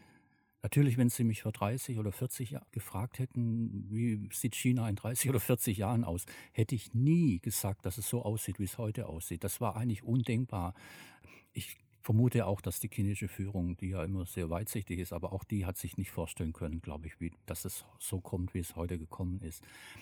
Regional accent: Tübingen, Baden-Württemberg, Germany; now in Hamburg, Germany; habe studiert vorher in meiner Heimatstadt Tübingen Volkswirtschaftslehre

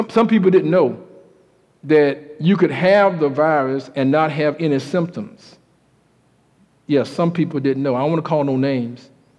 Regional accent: Brunswick, Georgia, United States; Young man was just jogging down the streets in Brunswick, Georgia, my hometown in Brunswick.

